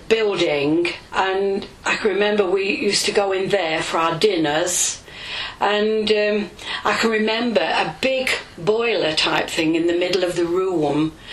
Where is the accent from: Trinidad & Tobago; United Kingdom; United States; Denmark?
United Kingdom; Jacksdale, East Midlands; born there; I was born in Jacksdale on the 10th of July 1941.